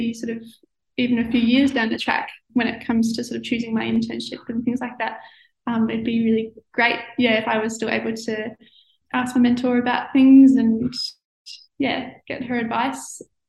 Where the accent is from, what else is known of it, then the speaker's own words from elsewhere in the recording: Victoria, Australia; So growing up in Gippsland, like, my family hosted a few of these medical students